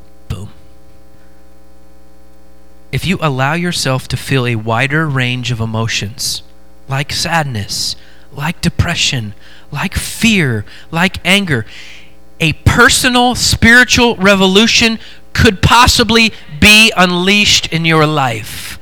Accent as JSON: {"language": "English", "region": "Oregon", "country": "United States", "tie": "born or raised there", "said": "We did that growing up in Oregon. West Coast is the best coast."}